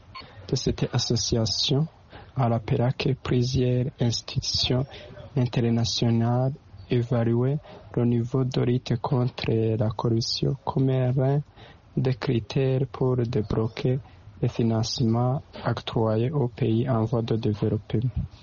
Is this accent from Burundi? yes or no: yes; Burundi; Chez nous, au Burundi, c'est vraiment compliqué.